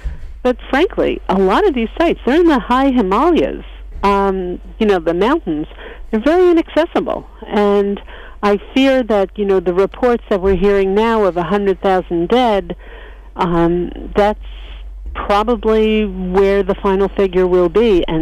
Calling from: Eugene, Oregon, United States; remember, I'm speaking from Eugene, Oregon.

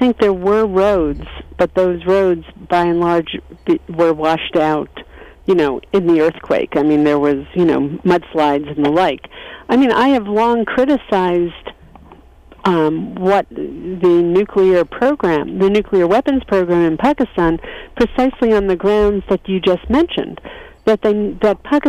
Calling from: Eugene, Oregon, United States; remember, I'm speaking from Eugene, Oregon.

